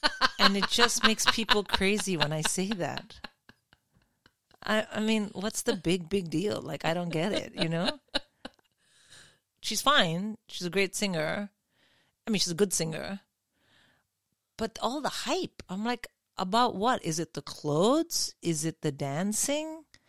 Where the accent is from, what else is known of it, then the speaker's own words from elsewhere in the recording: India; I grew up in India